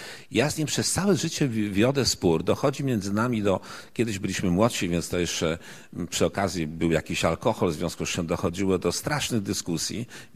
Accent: Łódź, Łódź Voivodeship, Poland

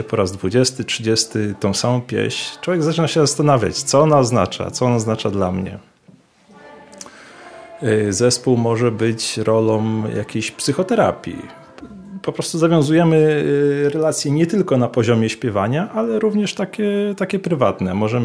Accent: Świętokrzyskie Voivodeship, Poland; now in Lublin, Poland; ja wywodzę się z regionu kieleckiego i tam tradycja jest bardzo kultywowana.

